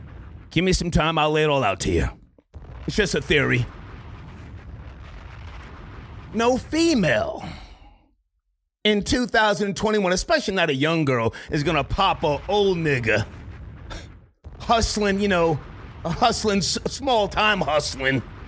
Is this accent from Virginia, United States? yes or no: no; Scotch Plains, New Jersey, United States; from Scotch Plains, New Jersey, by way of Hot 97, Power 105, MTV, VH1.